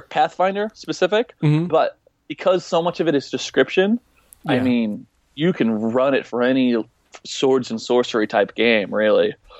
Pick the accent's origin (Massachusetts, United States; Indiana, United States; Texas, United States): Massachusetts, United States; Boston; I am. Yep. Yeah. I am a Bostonian, sir.